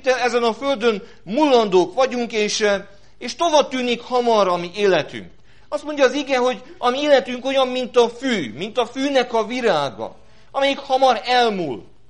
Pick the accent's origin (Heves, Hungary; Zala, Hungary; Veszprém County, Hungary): Heves, Hungary; Eger; magyar állampolgár vagyok. És annál is inkább, mert egyik részről, Magyarországról származok, Eger környékéről